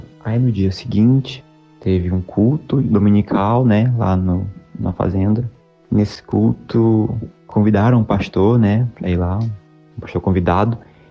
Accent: Bacabal, Maranhão, Brazil; now in Santo André, Brazil; moro em Santo André, na ABC Paulista, mas sou natural do Maranhão, da cidade de Bacabal

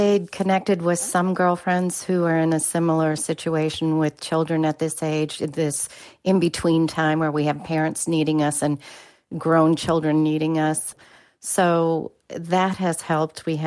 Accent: Charlotte, North Carolina, United States; I'm from Charlotte, North Carolina.

